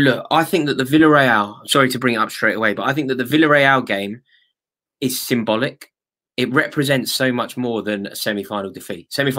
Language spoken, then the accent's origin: English; Kilburn, London, United Kingdom; I grew up in Northwest London. I'm from Kilburn.